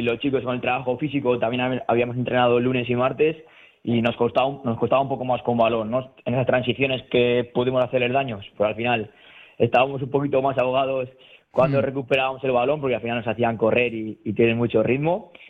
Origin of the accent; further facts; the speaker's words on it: Logroño, La Rioja, Spain; es verdad que conozco mucho más, porque soy también de Logroño, de La Rioja, pues toda esa zona más de Aragón, de Navarra, el País Vasco está claro, y La Rioja